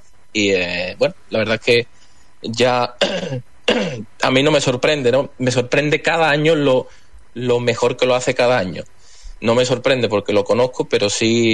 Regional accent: La Campana, Andalusia, Spain; tenemos en allí en mi pueblo, en La Campana, en Sevilla.

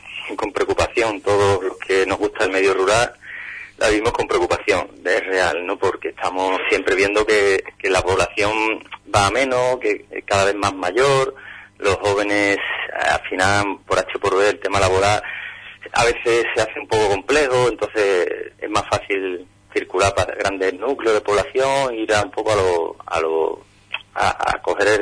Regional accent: Huelva, Andalusia, Spain; Y yo nací en Huelva, pero sinceramente cuando nací ya sabía que era de Berrocal. Como yo desde siempre me preguntaban en Huelva y yo decía, yo soy de Berroca. Aunque nací aquí, me crié en la ciudad, pero mis raíces estaban allí.

